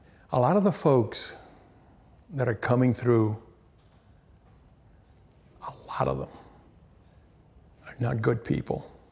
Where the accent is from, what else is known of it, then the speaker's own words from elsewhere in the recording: New York, United States; You know, I'm from New York, so I grew up with people like Donald, so it doesn't bother me.